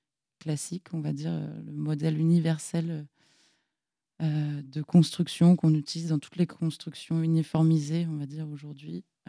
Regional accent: Saint-Nazaire, Pays de la Loire, France; Voilà, je suis originaire de Saint-Nazaire.

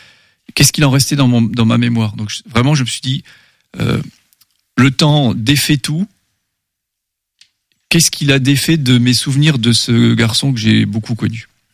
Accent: Grand Est, France; born there; je suis né en Moselle-Est, dans la partie Lorraine, enfin de Lorraine, où on parlait encore jusque tout récemment un patois germanique, le plat, qui est donc très proche de l'allemand

